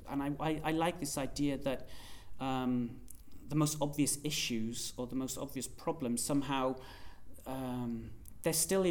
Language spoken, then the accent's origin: English; Cardiff, Wales, United Kingdom; also born or lived in London; I come from Cardiff in Wales, right? And that is... There are some insanely rough areas there. And also living in London for like 15 years